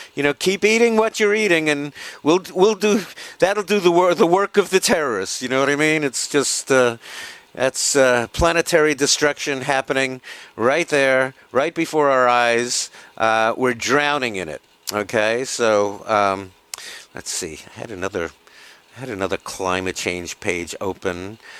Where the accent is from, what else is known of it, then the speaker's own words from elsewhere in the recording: New York City, New York, United States; Now, New York City, my hometown, 39% flooded.